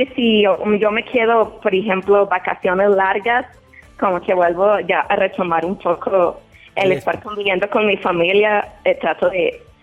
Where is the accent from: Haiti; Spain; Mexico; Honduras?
Mexico; Guanajuato; now in Chicago, United States; Yo soy de Guanajuato, pero...